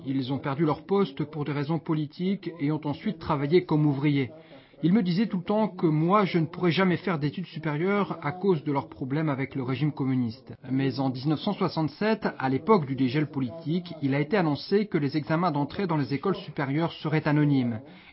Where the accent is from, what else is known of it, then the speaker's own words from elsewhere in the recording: Libochovice, Ústí nad Labem Region, Czechia; Je suis originaire de Libochovice, la ville de naissance du célèbre biologiste Jan Evangelista Purkinje et d'autres scientifiques encore.